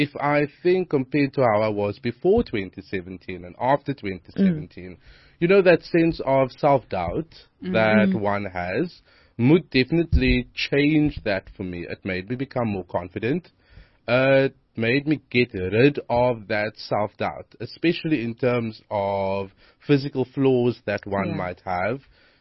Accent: Cape Town, Western Cape, South Africa; I'm from Hanover Park. I'm 23.

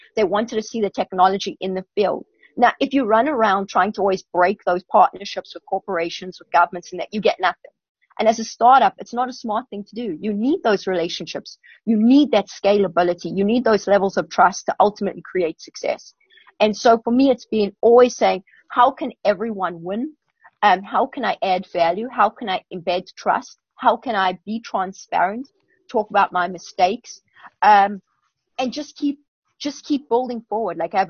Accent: Pretoria, Gauteng, South Africa; And I grew up in Pretoria

